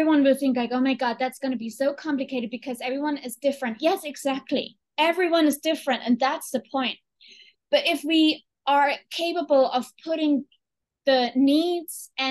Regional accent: Germany; English is a second language; because I come from Germany.

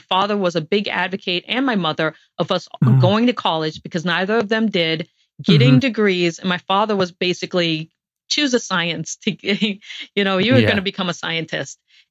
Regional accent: Guam; born there; I was born on Guam because my father worked for a NASA contractor during the Apollo missions.

